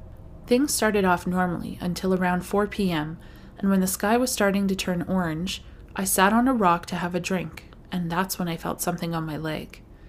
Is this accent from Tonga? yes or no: no; Canada